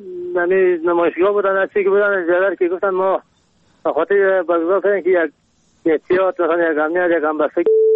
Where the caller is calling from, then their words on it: Kabul, Afghanistan; از کابل هستم.